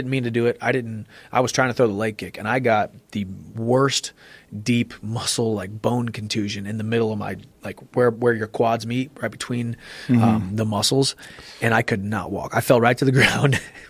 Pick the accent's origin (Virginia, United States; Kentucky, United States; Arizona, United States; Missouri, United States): Missouri, United States; also born or lived in San Diego; now in Nashville, United States; We're both from Missouri. So it's closer to, you know, home where we grew up. We were living in San Diego together and wanted to just move back closer to the Midwest.